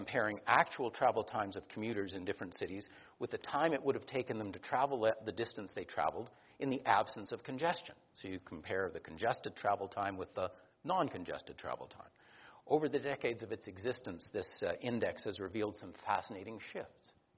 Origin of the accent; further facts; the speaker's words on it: North Vancouver, British Columbia, Canada; I grew up in the North Shore.